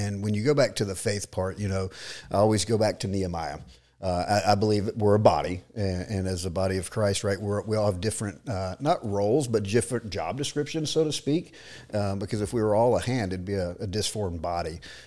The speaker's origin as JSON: {"language": "English", "town": "Buford", "region": "Georgia", "country": "United States", "tie": "born or raised there", "said": "prior to that, we lived here in Georgia, born and raised in Buford, Georgia, married to my high school sweetheart."}